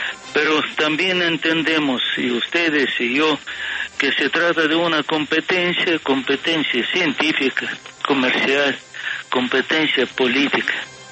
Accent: Russia; se produce en mi país por este centro Gamaleya, se distribuye por el Fondo Ruso de Inversiones Directas

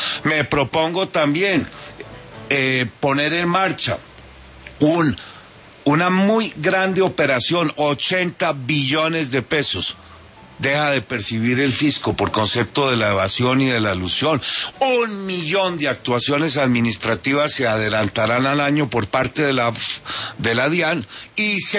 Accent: Colombia; soy el colombiano

